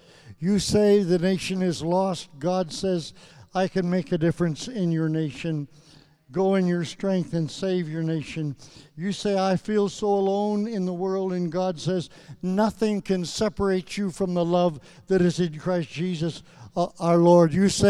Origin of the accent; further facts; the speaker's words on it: Saskatchewan, Canada; also born or lived in Alberta; When I grew up in Saskatchewan and Alberta, nothing that I ever did could please him.